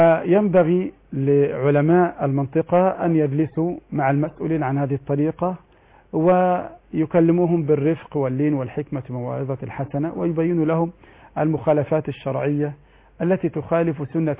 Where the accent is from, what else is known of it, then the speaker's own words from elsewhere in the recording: Egypt; عندنا في مصر